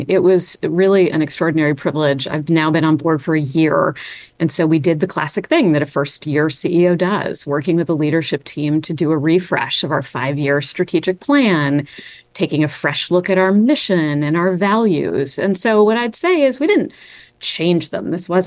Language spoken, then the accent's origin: English; Washington, District of Columbia, United States; I was born in Washington, D.C. I grew up on Capitol Hill. You could literally see the U.S. Capitol out my front door.